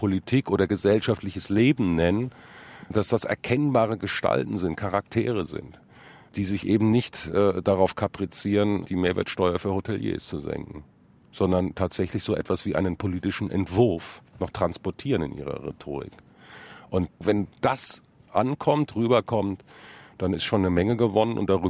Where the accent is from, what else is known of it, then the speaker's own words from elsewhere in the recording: Bonn, North Rhine-Westphalia, Germany; ich bin prägende Jahre in Bonn groß geworden, quasi im Windschatten des alten Bundestages.